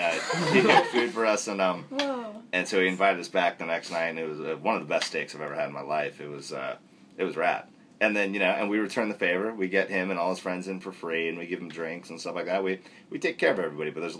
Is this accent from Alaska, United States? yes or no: yes; Wasilla, Alaska, United States; Like, I grew up in Wasilla, Alaska. Totally used to that.